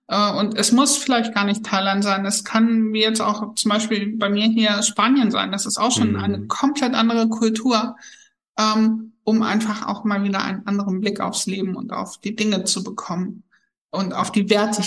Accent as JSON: {"language": "German", "region": "Harz", "country": "Germany", "said": "ich bin aus dem Harz."}